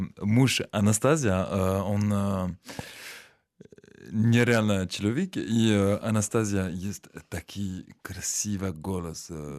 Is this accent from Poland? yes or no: no; Belgium; born there; Ukrainian is a second language; also born or lived in Ukraine; Мой папа із Сицилії. Моя мама із Франції. Я народився в Бельгії і я жив в Україні.